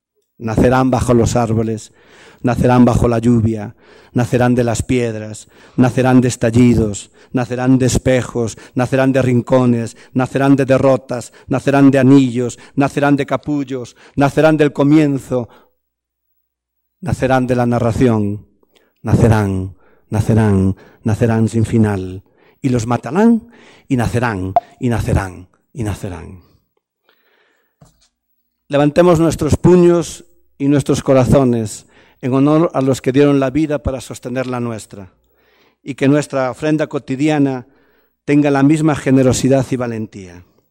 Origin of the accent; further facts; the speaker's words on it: Galicia, Spain; soy más gallego que el padre de Mafalda, de Manolito en las historias de Mafalda.